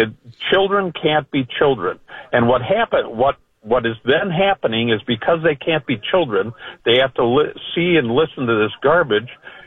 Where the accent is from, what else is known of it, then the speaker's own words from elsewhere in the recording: Minnesota, United States; now in Florida, United States; Hey, Joe. I'm from Minnesota, so maybe that counts.